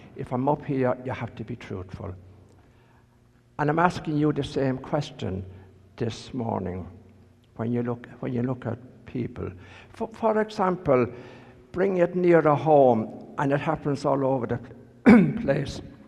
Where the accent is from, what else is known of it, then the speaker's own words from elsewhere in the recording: Ireland; when I was young, growing up in Ireland, I was absolutely convinced, and so was everybody else, my family and everybody I knew, that as Catholics, we were the only ones that had a chance of going to heaven.